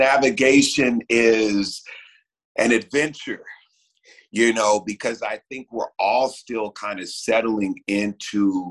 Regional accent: Houston, Texas, United States; But I am a kid that grew up in Houston, Texas, born and raised in Texas.

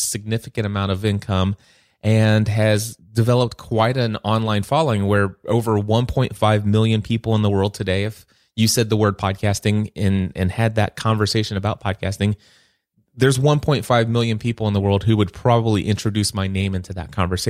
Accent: Kentucky, United States; Well, if it were here in my hometown in Northern Kentucky, wouldn't have been that big of a deal.

